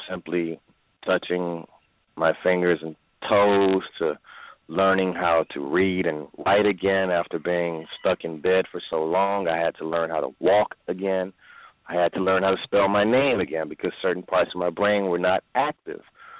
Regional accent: Miami, Florida, United States; I grew up in Miami. I'm from the Overtown area. I understand poverty.

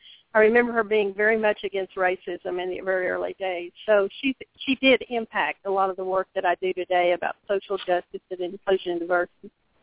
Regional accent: Odessa, Texas, United States; I grew up in Odessa, Texas, and my father was, my father and mother did not drink

